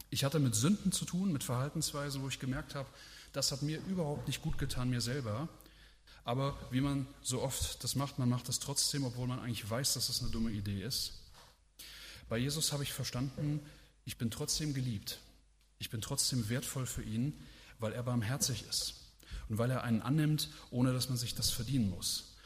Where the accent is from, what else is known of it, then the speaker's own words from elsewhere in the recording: Hesse, Germany; da gab es damals eine christliche Jugendwoche bei uns zu Hause in Hessen.